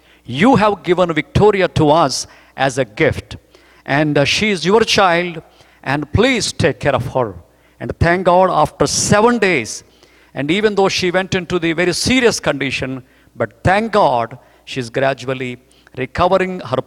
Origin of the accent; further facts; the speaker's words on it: India; I come from India, many of you know me. I live in India with my wife Elizabeth and our children